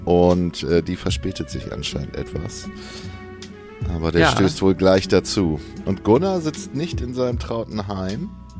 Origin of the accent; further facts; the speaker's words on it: Neubrandenburg, Mecklenburg-Vorpommern, Germany; born there; weil ich bin ja gebürtiger Neubrandenburger